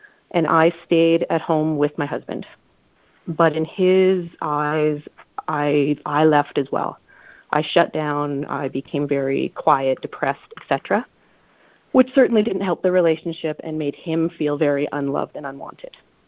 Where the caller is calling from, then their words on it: Calgary, Alberta, Canada; I'm calling from Calgary in Canada.